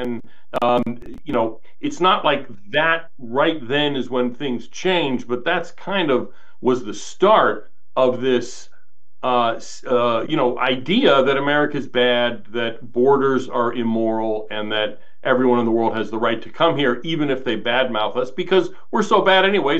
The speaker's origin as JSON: {"language": "English", "country": "United States", "said": "That's part of my being an American."}